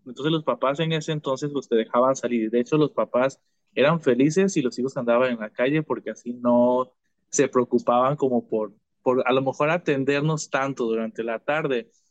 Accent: Veracruz, Mexico; Mira, yo soy originario de el sur del estado de Veracruz, de la zona de los Tuxtlas.

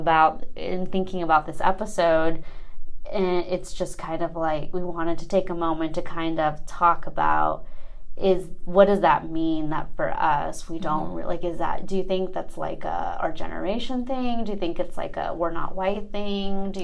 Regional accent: Mexico; I'm from Mexico

